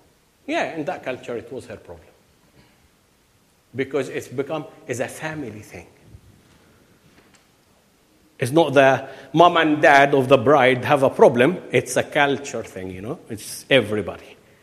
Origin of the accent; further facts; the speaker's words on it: United Kingdom; I'm British here.